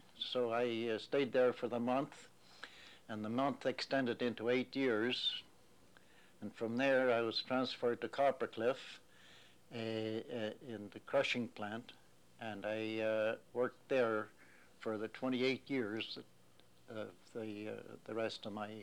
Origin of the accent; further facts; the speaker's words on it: Victoria Mines, Nova Scotia, Canada; as a youngster, and I grew up in Victoria Mines, it was more or less of a challenge. For several reasons, there was a French town